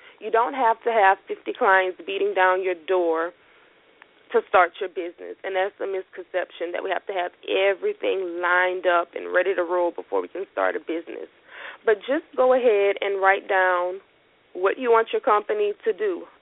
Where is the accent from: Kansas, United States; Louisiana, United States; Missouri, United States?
Louisiana, United States; I am originally from Louisiana, but I have lots of clients in Atlanta, New York, Texas, Florida, and California.